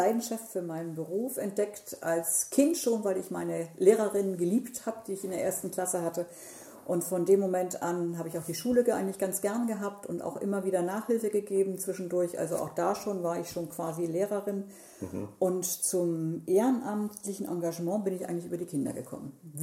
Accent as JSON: {"language": "German", "town": "Pinneberg", "region": "Schleswig-Holstein", "country": "Germany", "tie": "born or raised there", "said": "Ich bin in Pinneberg geboren, 1957, und dort auch aufgewachsen."}